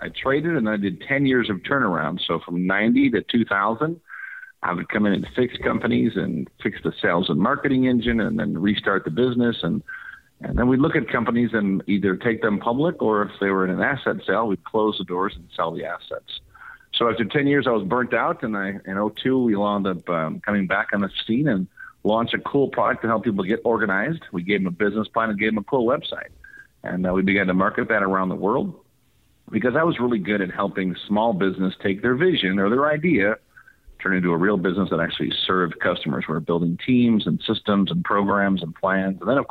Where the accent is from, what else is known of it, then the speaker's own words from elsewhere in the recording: Chicago, Illinois, United States; So my journey was, first of all, born and raised in Chicago